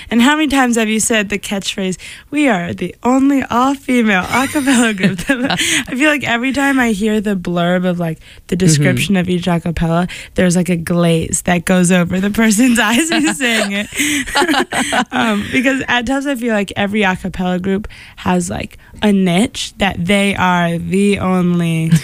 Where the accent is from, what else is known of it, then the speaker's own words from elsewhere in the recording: Iowa, United States; but it's cob because I'm from Iowa, so as in corn on the cob.